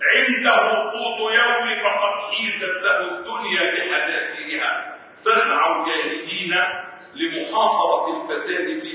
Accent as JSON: {"language": "Arabic", "country": "Egypt", "said": "وحتى بلدنا مصر"}